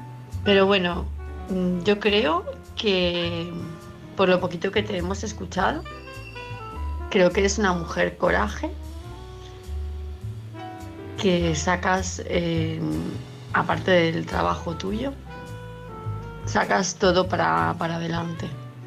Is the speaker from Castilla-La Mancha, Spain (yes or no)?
no; Palma de Mallorca, Balearic Islands, Spain; de Palma de Mallorca.